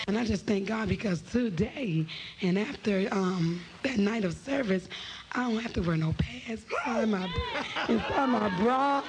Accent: Washington, District of Columbia, United States; born and raised in Washington, D.C.

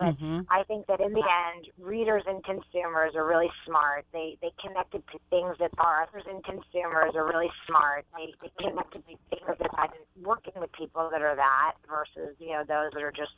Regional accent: Pittsburgh, Pennsylvania, United States; I'm from Pittsburgh originally. My dad drives a cab.

